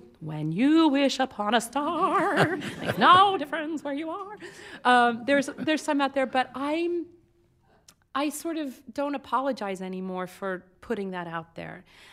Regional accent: Kansas City, Missouri, United States; it's with the Kansas City Symphony, my hometown symphony

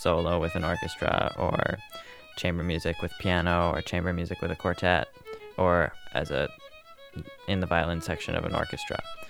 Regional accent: Ann Arbor, Michigan, United States; I'm 16 years old. And I play the violin. I'm from Ann Arbor, Michigan.

